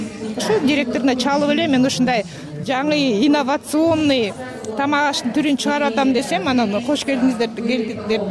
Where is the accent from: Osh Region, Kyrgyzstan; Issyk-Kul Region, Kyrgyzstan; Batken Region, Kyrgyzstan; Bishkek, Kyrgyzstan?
Bishkek, Kyrgyzstan; Мен Бишкектенмин.